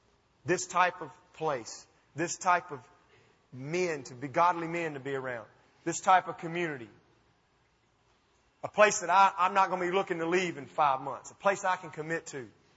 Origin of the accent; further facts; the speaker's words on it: Alabama, United States; And we're all from Alabama and all of our family was there. And now I'm fixing to load up and take my wife and three grandchildren. We've never even lived out of Alabama.